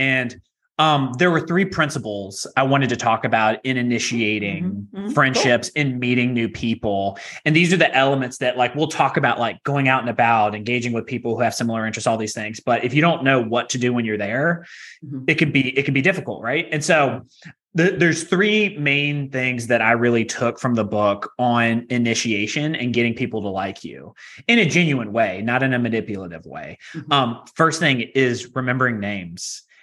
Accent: Virginia, United States; I'm originally from Virginia, and I traveled to Nashville and went to school out in Nashville

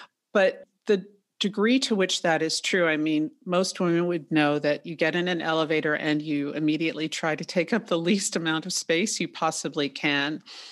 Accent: New York City, New York, United States; I experienced it growing up in Manhattan and just didn't think about it because it was the way it's always been.

